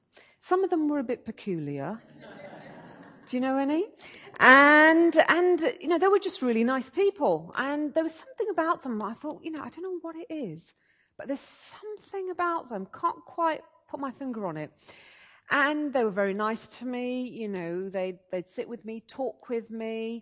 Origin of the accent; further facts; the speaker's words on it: Smethwick, West Midlands, United Kingdom; also born or lived in Birmingham; I was born in Birmingham many years ago, actually not that many. No, let me amend that moment. Grew up most of my life in Smethwick.